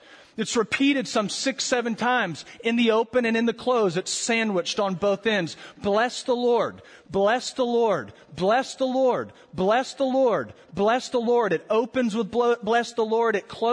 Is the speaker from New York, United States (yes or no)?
no; Florida, United States; now in Louisville, United States; it snowed here in Louisville. And my family, we are from Florida, and we haven't quite gotten over the fact that it snows.